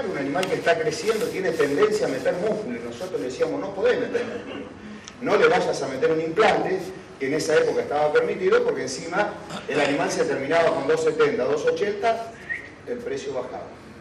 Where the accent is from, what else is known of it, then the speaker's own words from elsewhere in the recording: Chivilcoy, Buenos Aires Province, Argentina; now in La Plata, Argentina; Yo vine a estudiar a la ciudad de La Plata y decía, vengo de mi ciudad de origen, es Chivilcoy.